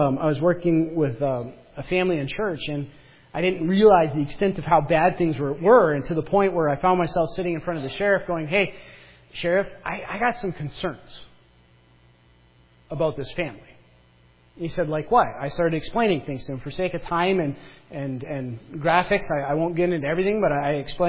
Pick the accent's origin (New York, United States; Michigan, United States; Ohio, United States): Michigan, United States; accent: Upper; That was my Upper accent pulling in there. You know why it's so hard being from Northern Michigan? Because there's a lot of Finnish people, and Finnish people have a very thick accent up that way, and then we're right next to Canada.